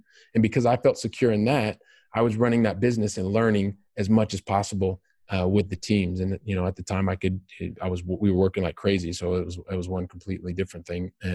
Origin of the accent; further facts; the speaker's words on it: Paris, Île-de-France, France; also born or lived in Montpellier / Cagliari; I was from Paris, and then I went down to Montpellier, which is on the coast. And then I was living in Sardinia in a town called Cagliari.